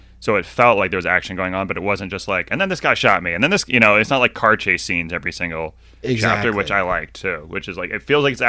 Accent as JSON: {"language": "English", "region": "Massachusetts", "country": "United States", "tie": "born or raised there", "said": "I mean, it's obviously, it's, if you're growing up outside of Boston, it's required viewing."}